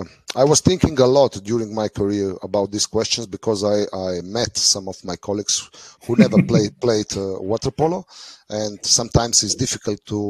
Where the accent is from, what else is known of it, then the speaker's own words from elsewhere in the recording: Kranj, Upper Carniola, Slovenia; English is a second language; Like you mentioned, I come from Kranj. Kranj is, let's say, capital of the north part of Slovenia.